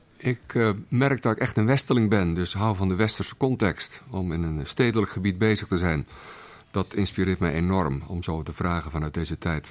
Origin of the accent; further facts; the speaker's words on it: Katwijk, South Holland, Netherlands; Katwijk is inmiddels denk ik ook wel wat veranderd. Maar ik weet nog goed als ik als kind in Katwijk